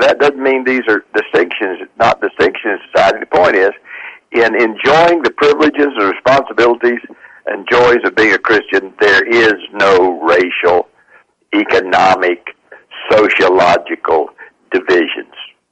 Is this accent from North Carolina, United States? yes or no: no; West Virginia, United States; I know that, but I'm from West Virginia.